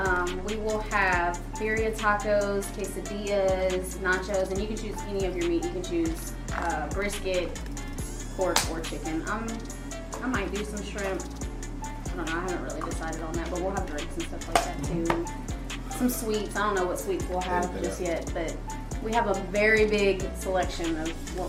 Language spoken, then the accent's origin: English; Breaux Bridge, Louisiana, United States; If I want to go down to my hometown in Brobridge, Louisiana for the Crawfish Festival, I can do that.